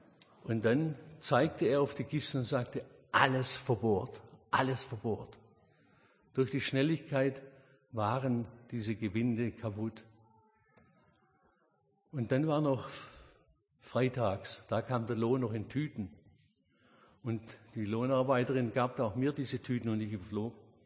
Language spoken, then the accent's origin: German; Oberndorf, Baden-Württemberg, Germany; in Oberndorf, meiner Heimatstadt.